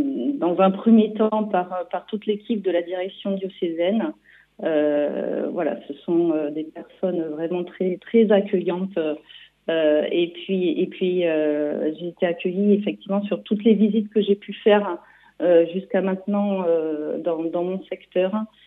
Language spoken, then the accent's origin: French; Nouvelle-Aquitaine, France; je suis originaire quand même du Pays Basque, hein, je dois vous le dire. J'ai toute ma famille qui est tout près de Biarritz.